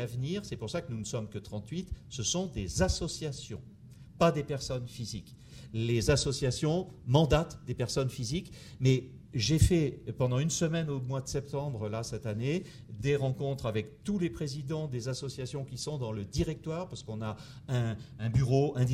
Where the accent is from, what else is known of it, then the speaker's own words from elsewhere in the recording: Saintes, Nouvelle-Aquitaine, France; moi je suis de Saintes, hein, donc je suis patoisant d'ici